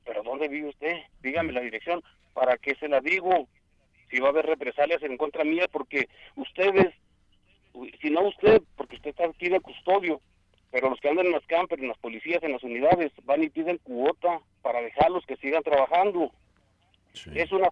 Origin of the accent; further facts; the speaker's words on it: Ciudad Juárez, Chihuahua, Mexico; Yo me crié en Ciudad Juárez